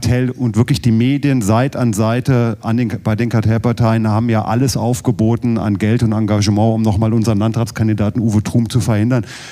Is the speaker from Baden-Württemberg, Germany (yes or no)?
no; Thuringia, Germany; Wir sind ja als Thüringer einiges gewohnt